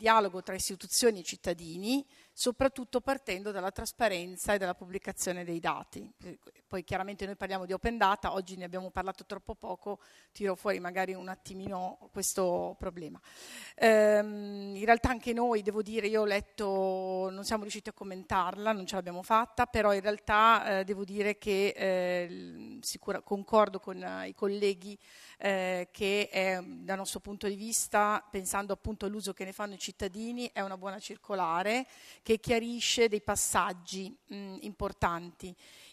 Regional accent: Brescia, Lombardy, Italy; Io tutt'oggi devo dire che vengo da Brescia

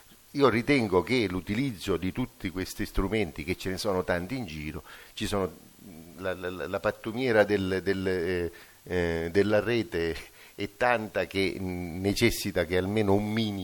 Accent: Ragusa, Sicily, Italy; Noi nel profondo sud, io vengo da Ragusa per chi lo sa, tutti lo sanno, sta sotto Tunisi.

